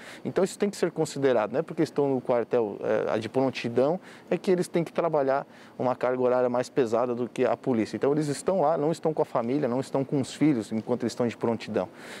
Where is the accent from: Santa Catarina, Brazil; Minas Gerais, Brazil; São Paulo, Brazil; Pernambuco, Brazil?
Santa Catarina, Brazil; Criciúma; eu sou catarinense, não, né, pois eu sou de lá, sou natural de Criciúma